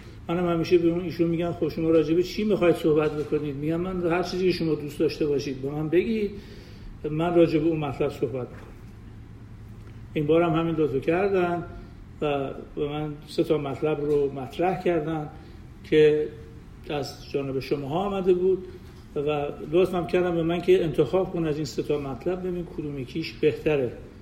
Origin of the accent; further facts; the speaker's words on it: Iran; now in United States; ما ایرانی هستیم، این به این همچین فکری رو میاریم وقتی سوال شما فکر میکنیم و وقتی که تو آمریکا هستیم